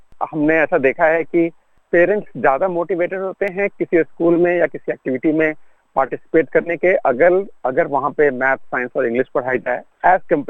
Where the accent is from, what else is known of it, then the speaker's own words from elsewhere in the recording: North India, India; जैसे मैं 2 Indian languages बोलता हूँ, जबकि मैं नॉर्थ इंडियन हूँ।